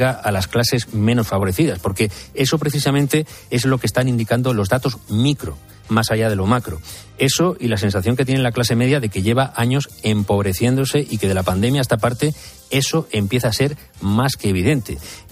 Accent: Spain

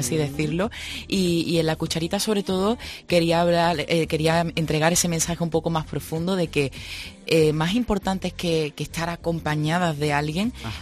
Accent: Pizarra, Andalusia, Spain; en Pizarra, un pueblecito de Málaga, que es mi pueblo de hecho.

